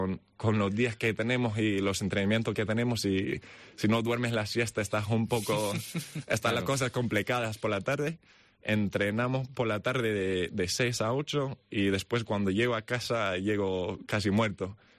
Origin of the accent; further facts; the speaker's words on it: New York, United States; born there; donde yo nací en los Estados Unidos, siendo de New York, New Jersey